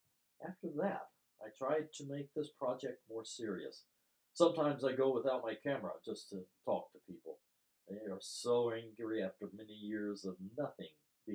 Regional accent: Central Java, Indonesia; I grew up in Central Java.

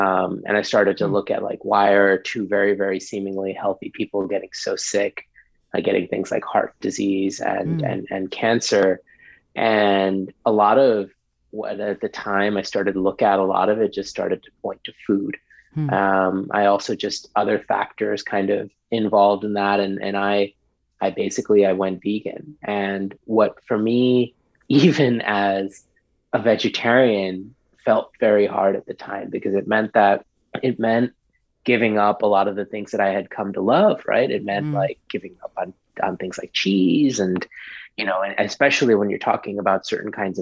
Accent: New York, United States; And growing up in New York in the 80s, being vegetarian meant that like pretty much my entire food pyramid often was like a slice of pizza.

